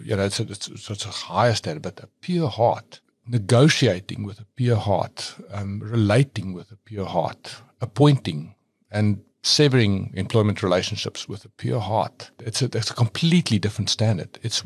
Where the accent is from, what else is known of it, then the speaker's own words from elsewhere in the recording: Pretoria, Gauteng, South Africa; now in Stellenbosch, South Africa; Born and bred in Pretoria, and but now I live in Stellenbosch.